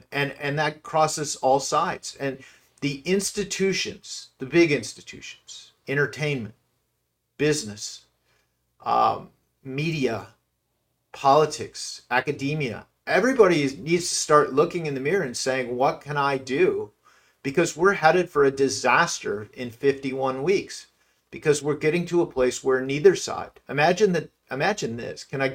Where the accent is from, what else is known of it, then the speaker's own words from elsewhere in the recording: Wisconsin, United States; And beyond the fact that I'm from Wisconsin and spending an hour with you and your listeners is literally the favorite part of my favorite part of my week